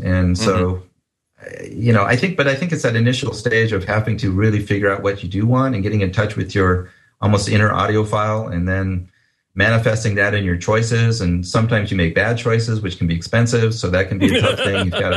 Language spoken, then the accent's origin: English; Palo Alto, California, United States; I grew up in Palo Alto.